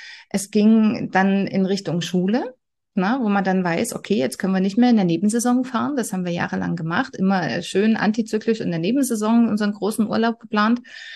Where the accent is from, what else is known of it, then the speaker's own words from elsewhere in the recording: Saxony, Germany; Also auch wir haben ein Haus auf dem Dorf, ja, also ich komme aus Sachsen, super schön gelegen